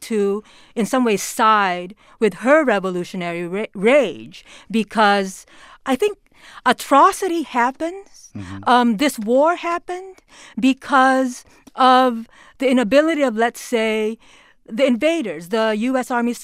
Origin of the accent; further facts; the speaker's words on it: Philippines; myself, as a Filipino, I recognize the colonizer in me. You know, I speak English. I mean, I grew up learning in English.